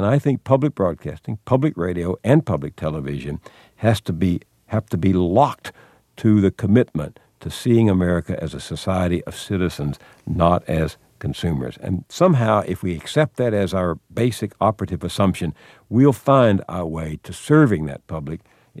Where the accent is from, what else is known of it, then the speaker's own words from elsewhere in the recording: Marshall, Texas, United States; I don't consider myself an elitist. I'm from Marshall, Texas.